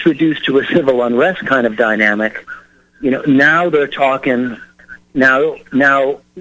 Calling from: Kenwood, California, United States; I'm calling from Northern California here, in Kenwood, halfway between Napa, Sonoma County.

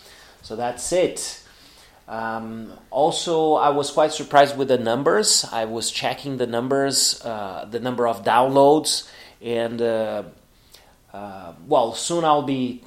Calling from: Porto Alegre, Rio Grande do Sul, Brazil; English is a second language

